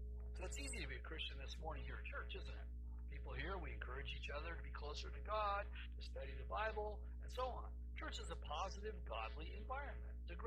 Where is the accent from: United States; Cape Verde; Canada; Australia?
United States; the South; When I was growing up in the South